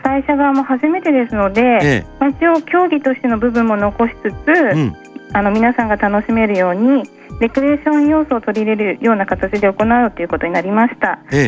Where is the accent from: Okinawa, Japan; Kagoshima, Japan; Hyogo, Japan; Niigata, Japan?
Kagoshima, Japan; 私はもともと鹿児島出身なんですけども、